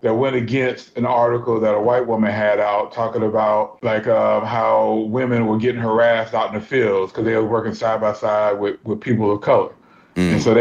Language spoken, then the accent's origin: English; Wilmington, North Carolina, United States; also born or lived in Fayetteville; I was born in Fayetteville, but I mean, I've been in Wilmington, I went to school, I grew up in Wilmington, so I claim Wilmington.